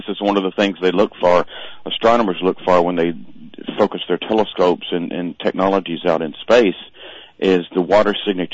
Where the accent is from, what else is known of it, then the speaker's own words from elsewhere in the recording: Huntsville, Alabama, United States; Alabama, northern Alabama.